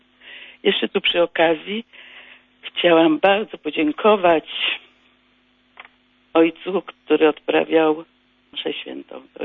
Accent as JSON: {"language": "Polish", "town": "Gniezno", "region": "Greater Poland Voivodeship", "country": "Poland", "said": "Jestem z Gniezna, więc chciałam tu powiedzieć"}